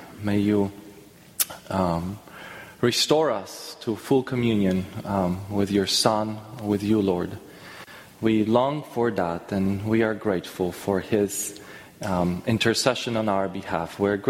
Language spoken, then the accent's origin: English; Poland; I'm almost 40 years old, will be in a few years. So it's been 20 years that I've been in this country, which became also my home country. But growing up in Poland